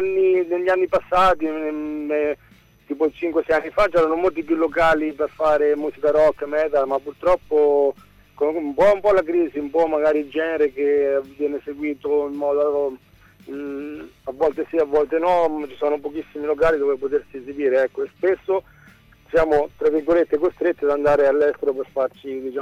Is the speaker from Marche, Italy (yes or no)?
yes; Macerata, Marche, Italy; siamo di Macerata, siamo un gruppo di 5 ragazzi